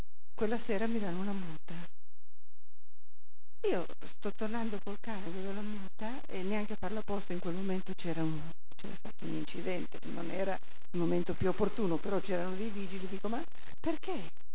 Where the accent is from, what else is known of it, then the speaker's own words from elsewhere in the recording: Saronno, Lombardy, Italy; Ma guardi, io non so, io vengo da Saronno.